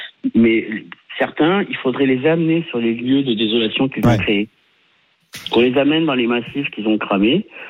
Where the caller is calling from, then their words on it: Montpellier, Occitanie, France; Enfin, Montpellier, on voit un petit panache de fumée